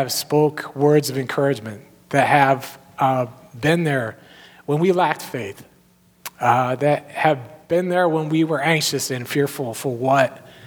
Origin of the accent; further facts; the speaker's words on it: Chicago, Illinois, United States; now in New York, United States; But I have to explain a little bit in that I'm from Chicago, and people from Chicago who come to New York, mostly they come because they get a job transfer.